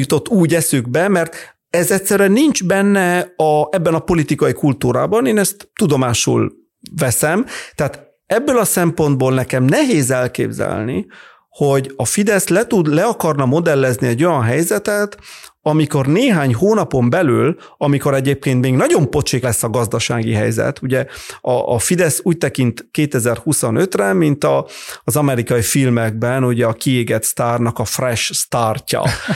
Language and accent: Hungarian; Italy; now in Hungary; én olyan országban nőttem fel, Olaszországban, ahol az előrehozott választás a norma.